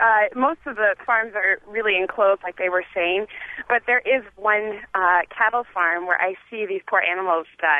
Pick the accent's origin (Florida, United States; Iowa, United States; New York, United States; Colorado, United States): Iowa, United States; I'm from Iowa. I'm a native Iowan